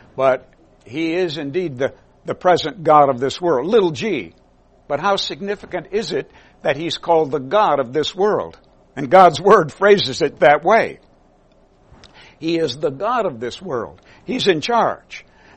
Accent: Alabama, United States; also born or lived in Ohio; Well, I come from Alabama where they make good white lightning. Although I've lived most of my life in Ohio.

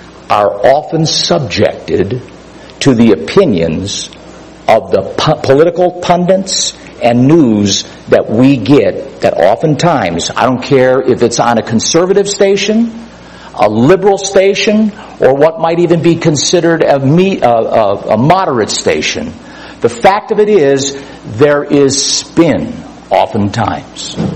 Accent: Cleveland, Ohio, United States; I still have a hard time digesting the event that occurred in my hometown, Cleveland

